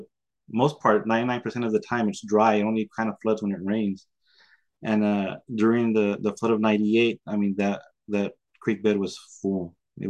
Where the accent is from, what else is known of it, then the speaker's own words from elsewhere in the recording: Del Rio, Texas, United States; my plan was always to come back to Del Rio, my hometown. I love it.